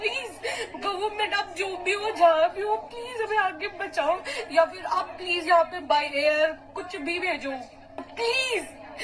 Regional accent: Lucknow, Uttar Pradesh, India; मैं यूपी लखनऊ से हूँ। हम कीव में स्टक हो चुके हैं

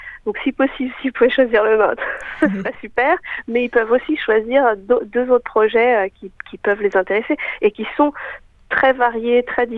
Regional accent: France; Moi-même, je suis française.

